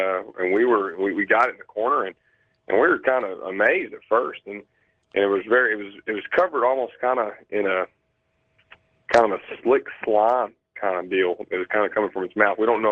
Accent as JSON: {"language": "English", "town": "Oak Ridge", "region": "Tennessee", "country": "United States", "said": "I'm from Oak Ridge, Tennessee"}